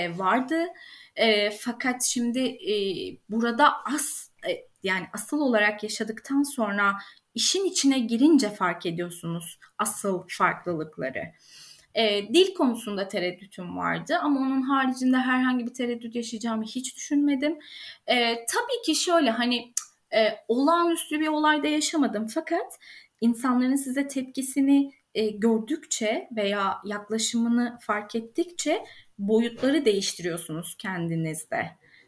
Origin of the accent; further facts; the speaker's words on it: Istanbul, Turkey; İstanbul doğma büyüme biri olduğum için belki de bunu inanın kestiremiyorum nereden geliyor.